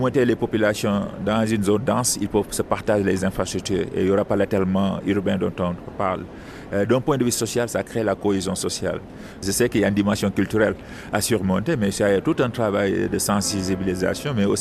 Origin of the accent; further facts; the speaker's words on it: Senegal; je suis sénégalais, et on se disait en 2035, qu'est-ce que sera le territoire sénégalais?